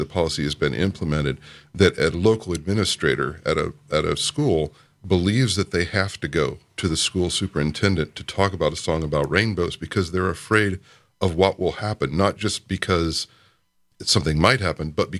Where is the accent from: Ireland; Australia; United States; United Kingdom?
United States; Kentucky; I grew up in South Central Kentucky in the 80s, and my mother was an elementary music teacher.